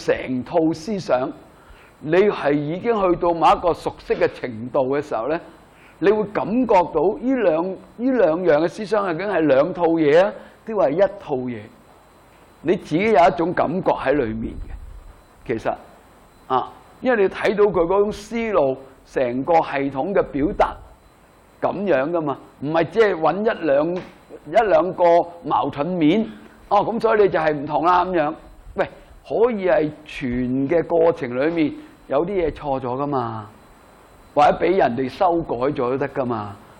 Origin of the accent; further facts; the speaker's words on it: China; 好遺憾咧，我哋中國人咧就未做到呢個層次啦